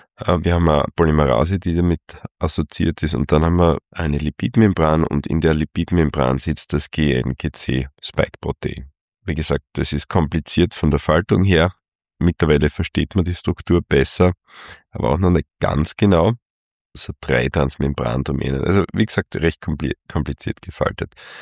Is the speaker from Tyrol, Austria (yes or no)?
no; Styria, Austria; Ich bin in einer Gegend in Österreich aufgewachsen, in der Steiermark, wo es doch recht viele Pumala-Virusinfektionen gibt.